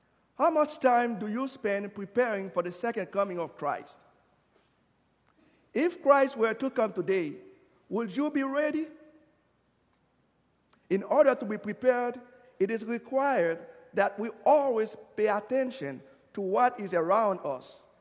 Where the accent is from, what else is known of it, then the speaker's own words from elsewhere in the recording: Haiti; I used to play soccer when I was growing up in Haiti.